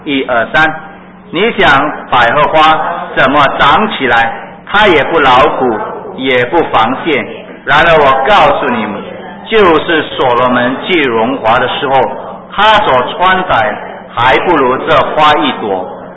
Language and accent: Chinese; Singapore; 那你像我们新加坡人有什么东西？